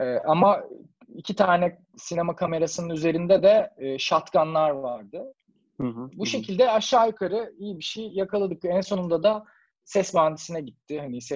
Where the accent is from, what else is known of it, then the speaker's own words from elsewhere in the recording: Istanbul, Turkey; Hepimiz İstanbulluyuz.